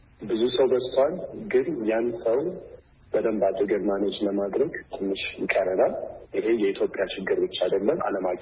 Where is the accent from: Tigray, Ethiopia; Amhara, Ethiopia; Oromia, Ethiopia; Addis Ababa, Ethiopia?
Addis Ababa, Ethiopia; እኔ ያደግኩት አዲስ አበባ ነው።